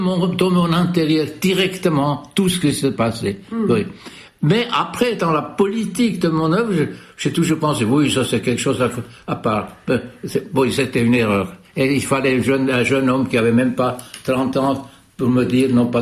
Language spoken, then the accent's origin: French; Bern, Switzerland; je parlais déjà l'italien, que j'avais appris dans la rue. Parce que là où j'ai grandi, à Berne en Suisse, C'était un quartier qui était il y avait une grande population italienne, des ouvriers. Et on a grandi comme enfants avec des enfants italiens.